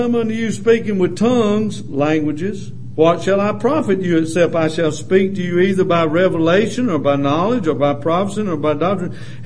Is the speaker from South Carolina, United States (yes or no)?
yes; South Carolina, United States; It wouldn't be an angelic tongue. I mean, I am from South Carolina, there's nothing angelic about it.